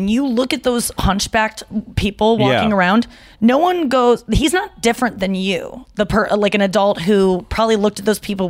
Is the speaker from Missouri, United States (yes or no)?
yes; St. Louis, Missouri, United States; Yeah, I was from St. Louis.